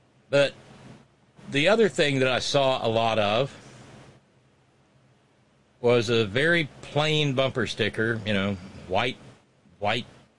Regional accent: Alabama, United States; And I mentioned my youth growing up in Alabama for a reason.

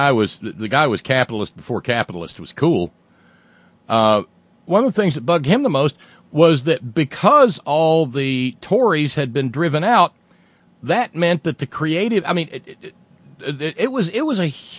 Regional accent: the South, United States; I'm a Southerner. I get to. You know, that's why the beginning of the program says the only born and bred Southern liberal talk host. Because I am.

